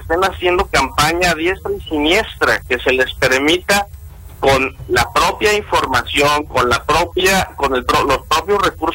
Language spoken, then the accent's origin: Spanish; Mexico; nosotros lo que queremos y lo que pretendemos aquí como mexicanos es que se defienda un valor